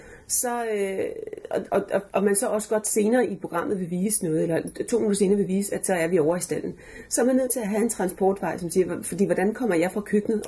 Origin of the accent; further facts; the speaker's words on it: Florida, United States; når jeg kommer mine høje hæle fra Sydflorida.